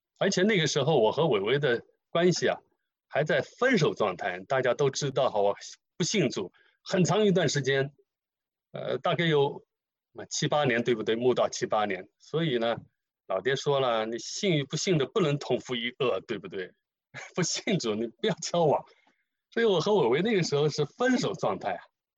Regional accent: Zhoushan, Zhejiang, China; 那我的家乡呢是在浙江舟山啊，舟山有一个很有名的地方叫普陀山，不知道大家知不知道哈，是中国四大佛教圣地之一。

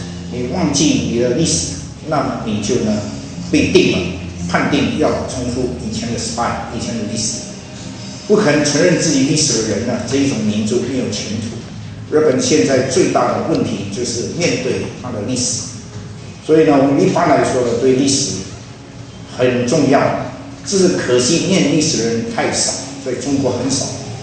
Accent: Indonesia; also born or lived in China; now in United States; 我呢虽然出生在中国，长大在印尼，在美国呢有一段很长的时间，差不多是35年的时间。

